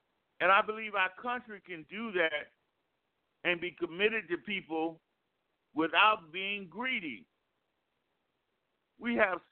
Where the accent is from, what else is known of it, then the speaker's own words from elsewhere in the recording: United States; I am an American, first and foremost. I'm an African-American, a proud African-American, but I am American first and foremost.